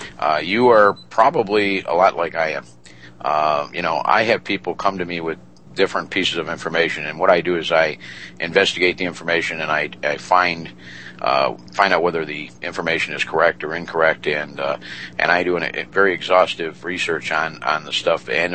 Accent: United States; As an American, I believe what I do as an American. You know, I love my country.

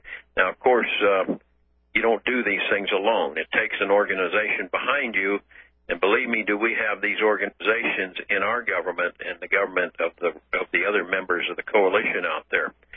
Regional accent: Washington, District of Columbia, United States; as we used to say as we were little kids growing up in Washington, D.C.

